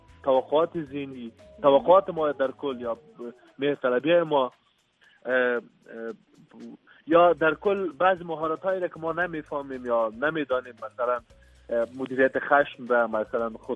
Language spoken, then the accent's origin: Persian; Afghanistan; به عنوان یک افغان که در افغانستان زندگی میکنم و چند دهه است تا بگیم که عمرم در نبود صلح گذشت،